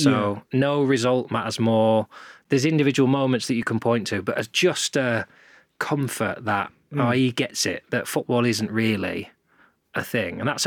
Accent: Morecambe, North West England, United Kingdom; So when I grew up in Morecambe, Morecambe was thriving.

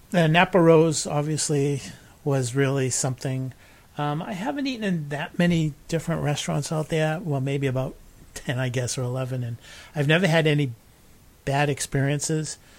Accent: Southern Italy, Italy; It's just, well, I'm from Southern Italy.

